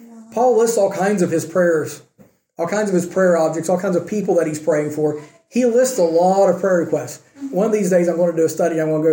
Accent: United States; I'm an American, yes, obviously.

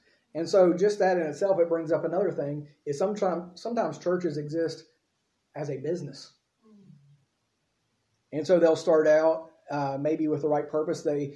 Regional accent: United States; I do that because I'm an American, okay?

